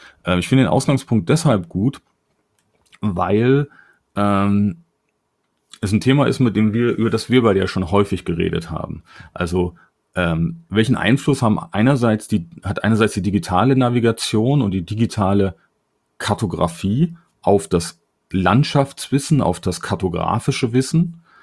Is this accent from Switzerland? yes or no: no; Germany; born there; now in Frankfurt, Germany; Ich bin ja bekanntermaßen kein gebürtiger Frankfurter. Mhm. Dann sage ich eigentlich immer, ich bin im Harz geboren.